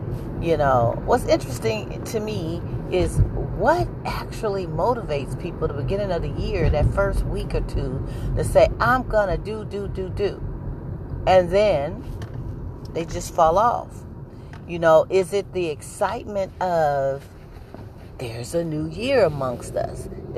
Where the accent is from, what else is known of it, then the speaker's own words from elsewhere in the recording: San Francisco, California, United States; Now, I'm from the Bay Area, San Francisco, and it gets windy, gets a little chilly